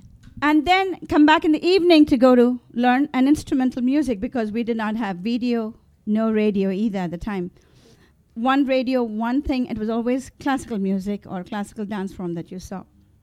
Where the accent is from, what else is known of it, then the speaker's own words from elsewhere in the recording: Maharashtra, India; first language Tamil; English is a second language; By the time we were in the fifth grade, we had to know English, Hindi, my mother tongue, that was Tamil. I lived in Maharashtra, so Marathi was compulsory for me to learn.